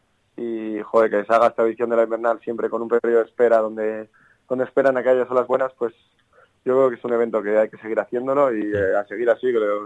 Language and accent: Spanish; Sopelana, Basque Country, Spain; Sí, vasco, de Sopelana, un pueblo cerca de Bilbao, hacia la costa.